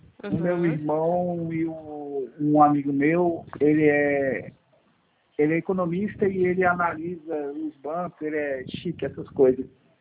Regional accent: Belo Horizonte, Minas Gerais, Brazil; mas eu sou mineiro. Sou de Belo Horizonte.

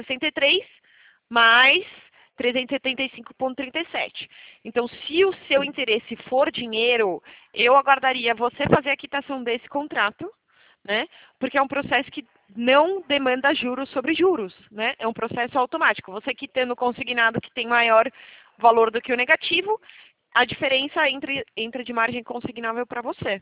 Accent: São Paulo, Brazil; Eu sou de São Paulo, tá? Eu nasci em São Paulo, mas eu atuo no interior de São Paulo. As pessoas às vezes me perguntam por conta do sotaque.

